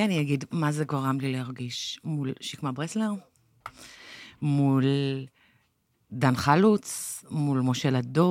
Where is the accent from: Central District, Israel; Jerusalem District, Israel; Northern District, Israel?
Central District, Israel; גדלתי בעיר מעורבת במרכז ישראל. אתה יודע, השכנים שלי היו אשכנזים, והכיתה שלי חצי-חצי.